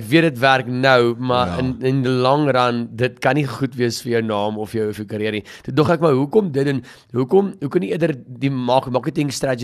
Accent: Naboom, Limpopo, South Africa; ek kom van Roetanse wereld af, Naboom, Old Eyes, ek het daar al groot geword vir baie lang, so ek kom nie van hier af, nie, glad nie.

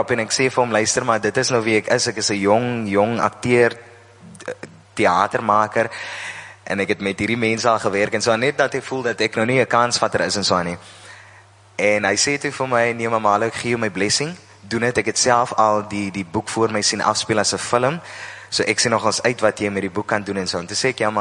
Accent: Oudtshoorn, Western Cape, South Africa; Ek is van die Karoo, ek is van Oudtshoorn, ek het op Oudtshoorn groot geword en so aan.

